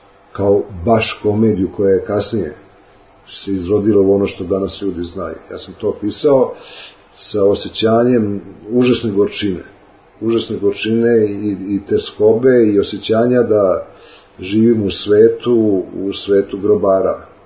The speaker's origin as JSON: {"language": "Serbian", "town": "Novi Sad", "region": "Vojvodina", "country": "Serbia", "said": "I došao sam iz Novog Sada, otac je kao vojno lice dobio premještaj i otišao je dalje. došao sam u 68. godine sa jednom povećom torbom"}